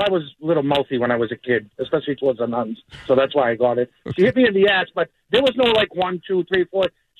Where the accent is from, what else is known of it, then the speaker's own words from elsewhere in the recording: Boston, Massachusetts, United States; I grew up in the North End, so I went to Catholic school in the North End, okay?